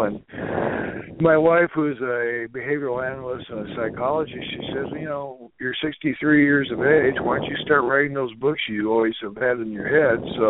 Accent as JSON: {"language": "English", "region": "Midwest", "country": "United States", "said": "And so I'm from the Midwest, so, you know, people from the Midwest, like Missouri or Iowa, those states in the Midwest"}